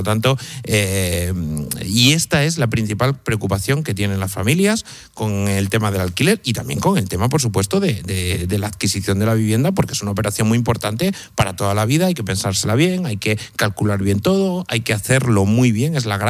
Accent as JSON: {"language": "Spanish", "town": "Cáceres", "region": "Extremadura", "country": "Spain", "said": "o yo soy de Cáceres, y te vas a Cáceres"}